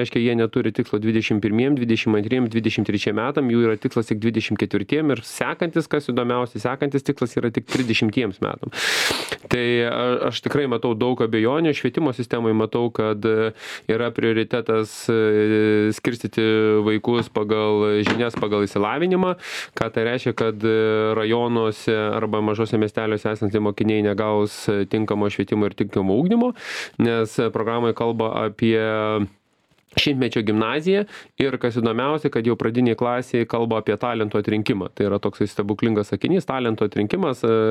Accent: Samogitia, Lithuania; kadangi aš esu iš Žemaitijos, iš mažosios Lietuvos regiono

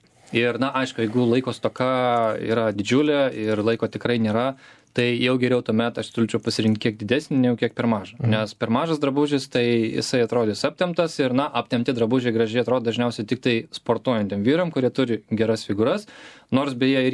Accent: Kaunas, Kaunas County, Lithuania; aš pats esu iš Kauno, tai kaip žinia, ko gero kiekvienas kaunietis turi.

